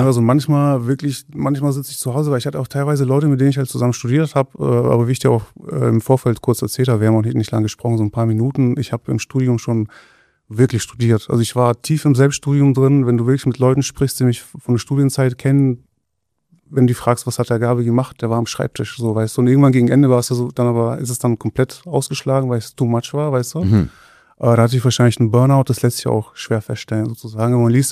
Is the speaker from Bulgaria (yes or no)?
yes; Bulgaria; Also ich komme aus Bulgarien und das ist halt so der ehemalige Ostblock.